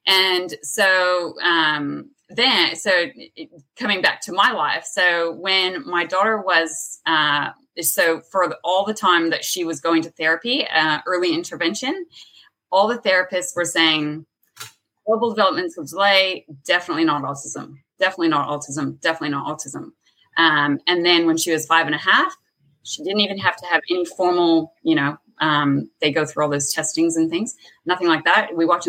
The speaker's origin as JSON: {"language": "English", "region": "California", "country": "United States", "moved": "as an adult", "lives_now": "Australia", "said": "So I am originally from California. I came out to Australia when I was 24. And I started my life here, fell in love with the Aussie lifestyle and found an opportunity to be able to stay."}